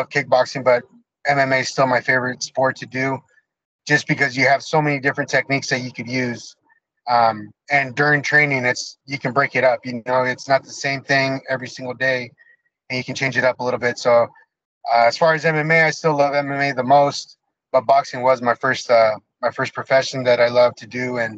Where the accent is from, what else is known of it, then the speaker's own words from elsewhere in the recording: Menifee, California, United States; I grew up in Temecula. I grew up Menifee, but Temecula, Murrieta, Temescal, Lake Elsinore, all those areas are like wrestling background.